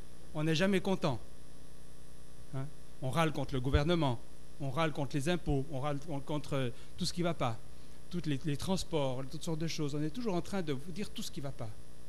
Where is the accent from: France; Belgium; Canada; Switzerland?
Switzerland; parce que je suis d'origine de Suisse où j'aime bien la neige.